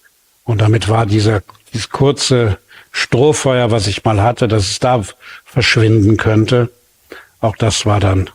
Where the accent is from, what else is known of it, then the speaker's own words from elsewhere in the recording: Germany; ich bin ein Deutscher, ich bin hier groß geworden.